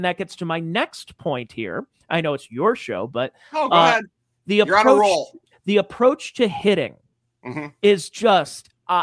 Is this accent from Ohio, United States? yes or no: yes; Ohio, United States; we're from the Northeast Ohio area